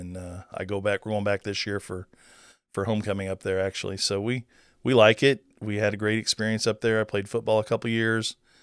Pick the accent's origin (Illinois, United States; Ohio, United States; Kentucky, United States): Illinois, United States; Grafton; In Grafton, basically.